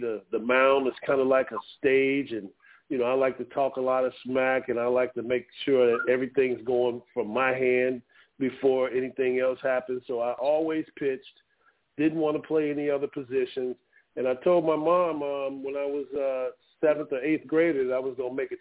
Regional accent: Chicago, Illinois, United States; Well, you know, I grew up in Chicago, like I said, and we had two baseball teams that were on every day, the Cubs and the White Sox.

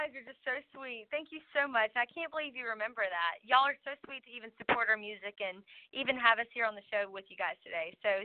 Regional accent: Mississippi, United States; We've basically grown up here in the Mississippi Delta our lives.

